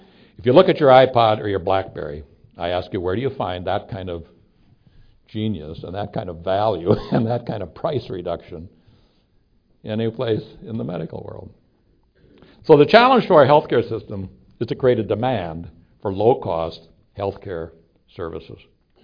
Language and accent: English; Minnesota, United States; And as Minnesotan, born and bred, I recognize the debt that I owe